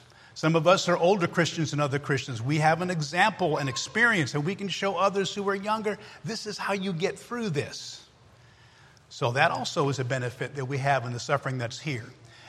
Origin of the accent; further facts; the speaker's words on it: United States; I'm an American. Okay? Americans.